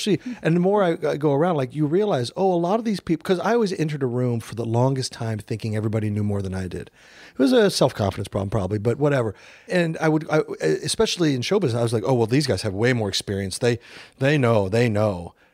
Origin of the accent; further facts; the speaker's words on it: Kansas City, United States; Kansas City.